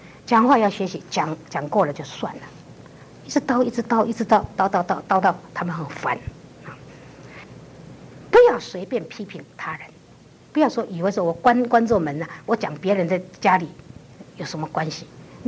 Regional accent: Taishan, New Taipei, Taiwan; 我从前在泰山我们乡下的时候

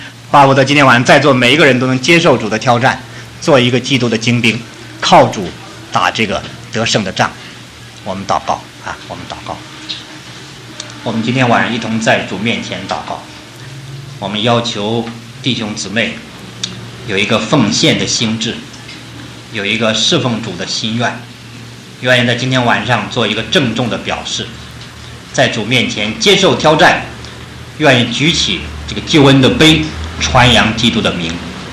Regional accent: China; 我们中国人就是8亿人口都成为传道人

